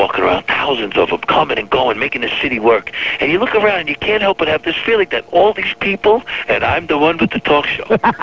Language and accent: English; New York City, New York, United States; I came to New York, I'm back in New York in my hometown